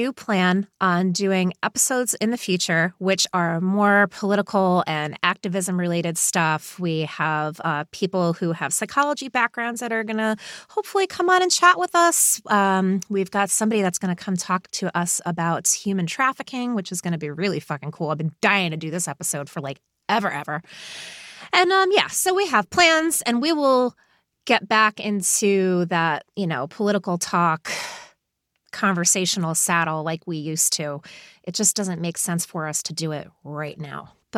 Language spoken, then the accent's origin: English; New England, United States; I drink beer. I'm from New England. I talk like this. No, I don't at all, ever.